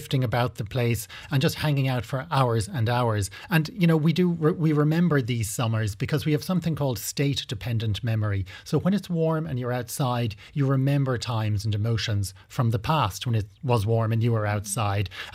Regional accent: Galway, Connacht, Ireland; So as a child, I grew up in Galway City.

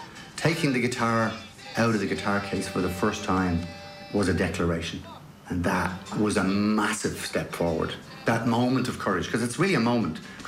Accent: Ballymun, Leinster, Ireland; I grew up in Ballymun. I had no idea that Ballymun was a rough place. I had no idea that, you know, it had a reputation until I went to the south side. And then I realised, oh, I was from somewhere kind of a bit intense.

